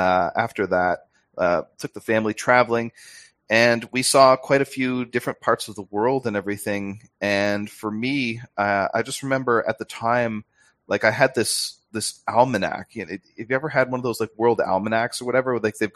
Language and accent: English; Canada; now in Australia; I'm a Canadian. I live in Australia now.